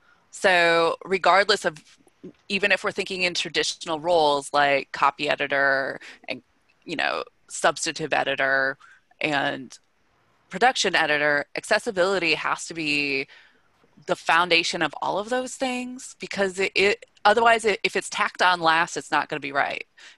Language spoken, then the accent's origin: English; Midwest, United States; I mean, I'm from the Midwest and it took me a long time to stop saying you guys.